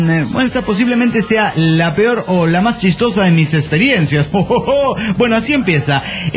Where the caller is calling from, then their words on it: Bariloche, Río Negro, Argentina; de Bariloche, Argentina.